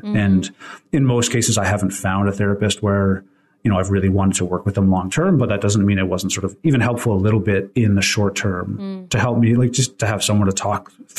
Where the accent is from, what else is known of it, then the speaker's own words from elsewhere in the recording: Canada; And I'm Canadian, so it's maybe a little bit different in the States.